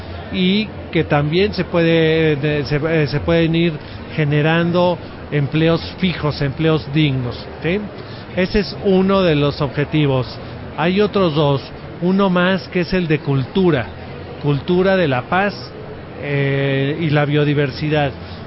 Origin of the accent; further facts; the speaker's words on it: Mexico; te lo digo como mexicano, yo soy de México